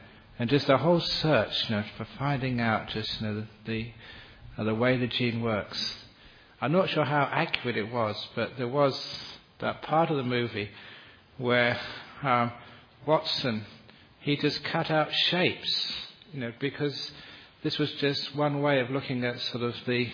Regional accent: Cambridge, East of England, United Kingdom; Because I was from Cambridge, I thought that'd be a nice thing to watch.

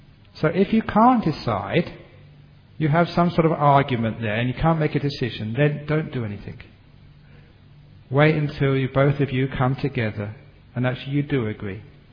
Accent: England, United Kingdom; because being an Englishman I like chips.

